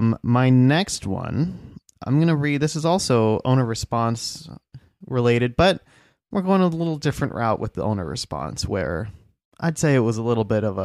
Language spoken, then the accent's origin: English; New Orleans, Louisiana, United States; 300-year-long bloodline in New Orleans, so I am very much a part of the history here, and I am her people.